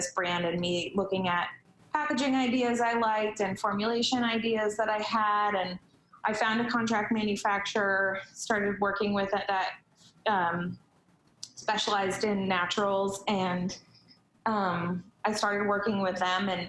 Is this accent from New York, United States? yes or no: no; California, United States; like I'm from California, I find a lot of solace in nature, and I've always just appreciated nature and was raised to appreciate nature.